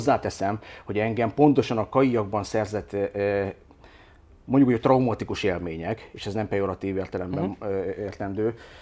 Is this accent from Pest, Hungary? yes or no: no; Miskolc, Borsod-Abaúj-Zemplén, Hungary; És onnan kerültem Miskolcra ebbe az iskolába, és miután Miskolcon nőttem fel, azért sok mindent láttam már.